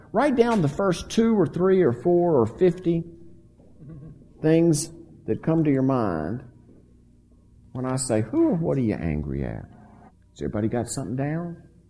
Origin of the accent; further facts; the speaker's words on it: Mississippi, United States; I'm from Mississippi. We'll just run right by you.